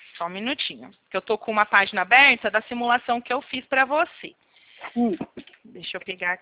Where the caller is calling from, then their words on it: São Paulo, Brazil; Isso, no interior de São Paulo eu fico.